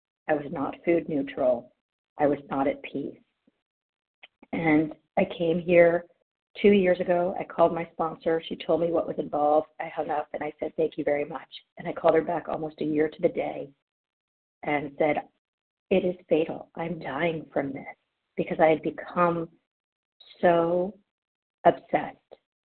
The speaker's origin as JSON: {"language": "English", "region": "California", "country": "United States", "said": "from California"}